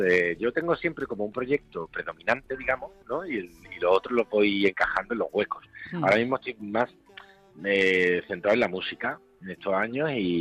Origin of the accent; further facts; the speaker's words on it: Málaga, Andalusia, Spain; Como malagueño insigne